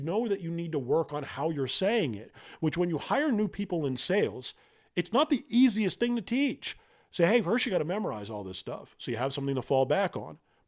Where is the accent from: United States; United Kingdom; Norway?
United States; Massachusetts; I'm from Massachusetts originally